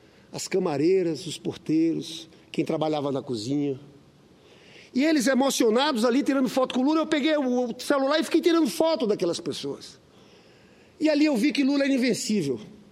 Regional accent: Brazil; Eu, como brasileiro

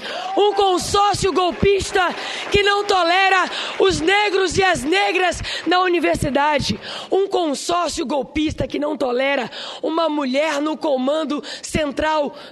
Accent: Amazonas, Brazil; E eu sou amazonense. Sou uma Margarida das Águas, do estado do Amazonas. Minha mãe negra

